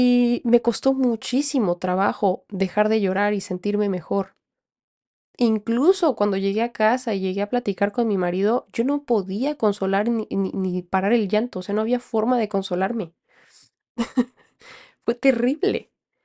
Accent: Aguascalientes, Mexico; se volvieron bastante conocidos en Aguascalientes, que es de donde yo soy

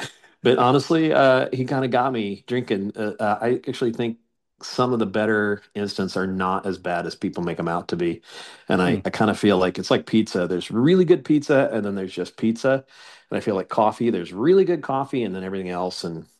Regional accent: Midwest, United States; Like I come from the Midwest, and like there's this thing where you can kind of turn your nose up at things

